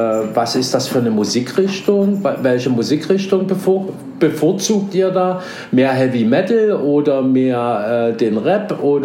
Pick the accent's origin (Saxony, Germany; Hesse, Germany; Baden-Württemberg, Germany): Saxony, Germany; Dresden; moved away as an adult; now in Berlin, Germany; wie ihr es sicherlich alle schon mitgekriegt habt an meinem Dialekt, ich komme aus Sachsen, ganz genau vor 60 Jahren in Dresden geboren und bin 1988 nach Berlin gekommen und habe da meine jetzige Familie gegründet.